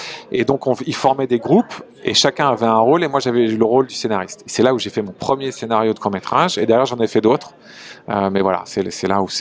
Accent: Hauts-de-France, France; Donc moi, j'ai vécu en province. Je suis un Picard.

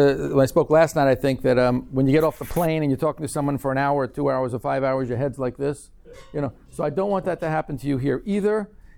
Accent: New York, United States; now in Florida, United States; So we're originally, by the way, not from Florida. We're originally from New York.

